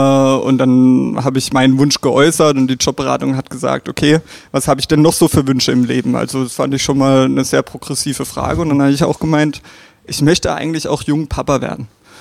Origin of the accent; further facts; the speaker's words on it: Bruchsal, Baden-Württemberg, Germany; also born or lived in Darmstadt; ursprünglich komme ich aus der Region Karlsruhe-Heidelberg, aus dem beschaulichen Bruchsal. Eine Monopolgeschichte für Spargel und Erdbeeren und natürlich auch ein bisschen Weinregion.